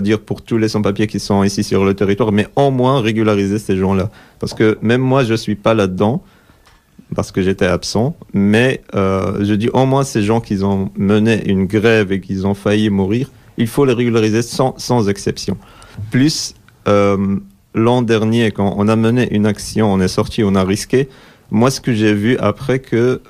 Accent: Morocco; now in France; je suis fier que je viens du Maroc, par exemple, et tout ça. Mais j'ai plus envie de revenir chez moi parce que ça fait 11 ans que j'ai quitté mon pays.

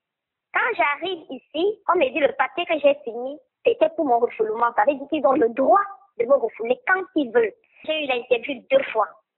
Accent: Cameroon; moved away as an adult; now in Belgium; Donc, je suis camerounaise, déjà. Donc, j'ai quitté mon pays, ça fait depuis le 11, je suis arrivée ici le 12 janvier.

